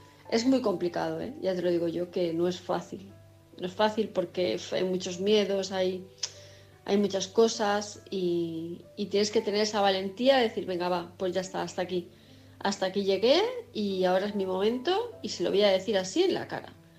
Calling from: Palma de Mallorca, Balearic Islands, Spain; de Palma de Mallorca.

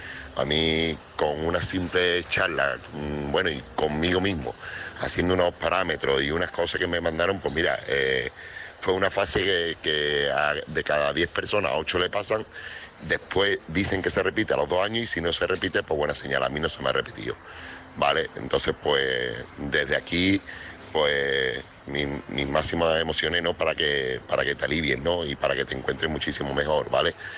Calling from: Seville, Andalusia, Spain; corresponsal de Sevilla.

